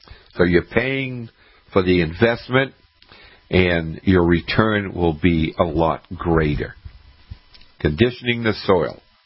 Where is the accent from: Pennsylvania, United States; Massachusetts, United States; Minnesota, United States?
Massachusetts, United States; The garden that I had growing up in Massachusetts, we had 3 inches of topsoil.